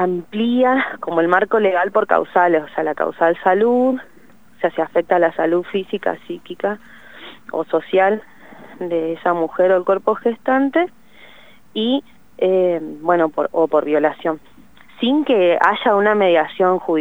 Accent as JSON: {"language": "Spanish", "town": "Cutral Có", "region": "Neuquén", "country": "Argentina", "said": "Yo soy de Cutralcó, así que como conozco los sistemas"}